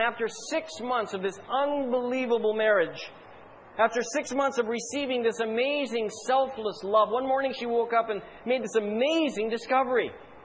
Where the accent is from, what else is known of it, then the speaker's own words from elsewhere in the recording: Canada; born there; I had no choice about my original citizenship. I was born in Canada. I'm a Canadian, period.